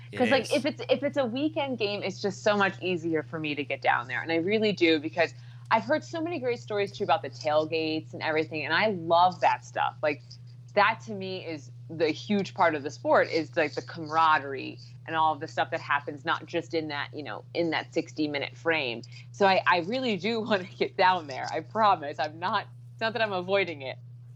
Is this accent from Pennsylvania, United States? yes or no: yes; Philadelphia, Pennsylvania, United States; also born or lived in Georgia; now in Boston, United States; I'm from Philly, but I live. I know I'm so confusing. That's what I always tell people. I'm sorry. I'm confusing. I grew up in Philly, lived there, and I've been up in Boston for I think 4 years.